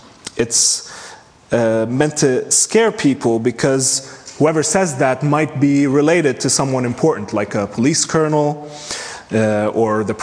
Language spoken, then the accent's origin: English; Egypt; Most of you don't, or a lot of you do know that I'm from Egypt.